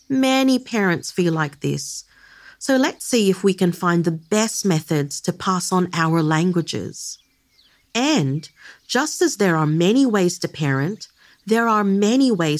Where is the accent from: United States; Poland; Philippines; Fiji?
Philippines; first language Ilocano; English is a second language; I spoke to her in my mother language as much as possible, which is Ilocano from the Philippines, while my husband spoke to her in English.